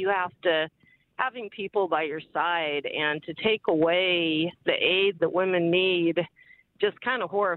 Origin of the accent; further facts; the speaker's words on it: California, United States; I'm from California, and two decades ago, I left an abusive marriage.